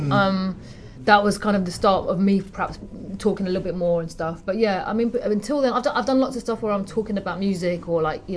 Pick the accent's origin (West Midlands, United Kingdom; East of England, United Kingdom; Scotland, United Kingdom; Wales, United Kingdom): West Midlands, United Kingdom; Birmingham; accent: Brummie; All the Brummies out there, I'm very sorry.